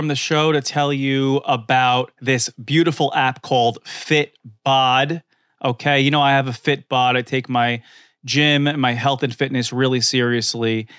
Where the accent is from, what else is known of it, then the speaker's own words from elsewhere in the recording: Staten Island, New York, United States; And like, I grew up in Staten Island. I had a pool my whole life.